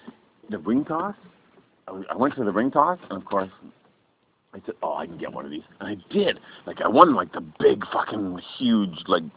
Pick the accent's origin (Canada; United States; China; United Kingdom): Canada; And we said, well, we're from Canada.